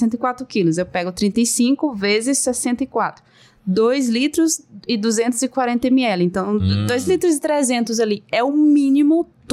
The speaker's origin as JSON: {"language": "Portuguese", "town": "Belém", "region": "Pará", "country": "Brazil", "lives_now": "Curitiba, Brazil", "said": "porque quando eu sou do norte, né? Sou de Belém do Pará."}